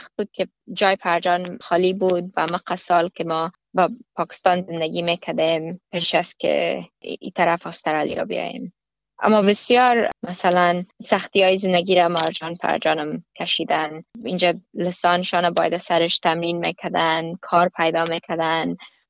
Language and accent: Persian; Afghanistan; now in Australia; رفتیم به افغانستان یک چند فامیلا را دیدنش. بسیار عجیب احساس بود که اتو احساس نمیکردم که ما مثلا پس به کشور خود رفتیم.